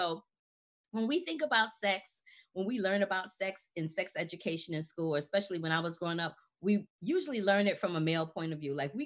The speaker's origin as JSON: {"language": "English", "region": "Missouri", "country": "United States", "said": "legislators in my home state of Missouri to see how I can get some grassroots, you know, activism and mobilizing for voting in my home state there."}